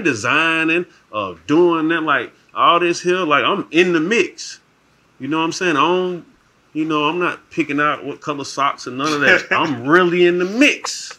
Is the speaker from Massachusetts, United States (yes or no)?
no; College Park, Georgia, United States; You know what I'm saying? I'm from College Park.